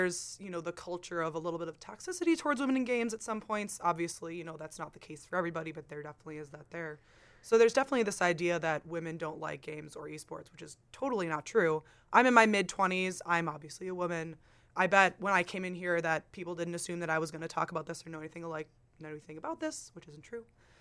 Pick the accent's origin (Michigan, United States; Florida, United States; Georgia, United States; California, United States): Michigan, United States; oh, I'm from Michigan. I like the Red Wings.